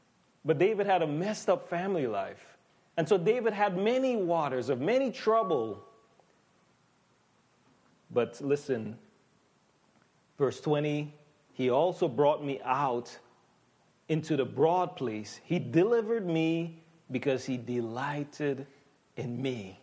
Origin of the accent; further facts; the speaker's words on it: U.S. Virgin Islands; You know, I'm from the Virgin Islands, and we have virgin waters there.